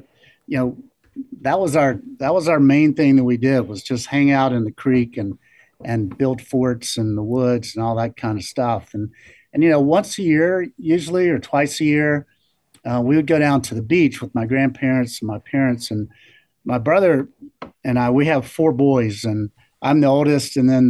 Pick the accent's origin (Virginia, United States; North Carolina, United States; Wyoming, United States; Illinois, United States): North Carolina, United States; Charlotte; born there; Well, I was born in North Carolina, so I didn't have a choice in that matter. I was born in Charlotte, and I've always, you know, we've moved around a lot as a kid